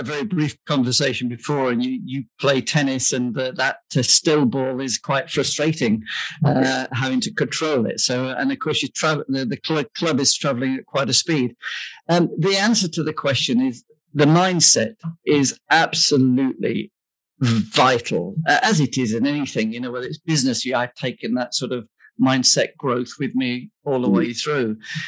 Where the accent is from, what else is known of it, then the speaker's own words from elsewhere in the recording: Leeds, Yorkshire and the Humber, United Kingdom; I'm on the other side of the Pennines at that time, and I'm originally from Leeds.